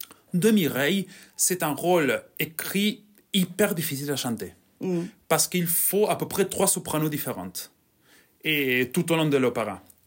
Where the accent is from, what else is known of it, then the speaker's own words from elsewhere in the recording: Buenos Aires, Argentina; French is a second language; now in France; Alors, je suis né à Buenos Aires. J'ai commencé en chantant du tango.